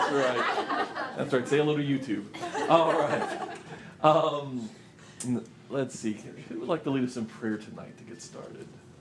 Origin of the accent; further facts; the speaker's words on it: Florida, United States; accent: Florida; I need my Florida accent come out too sometimes.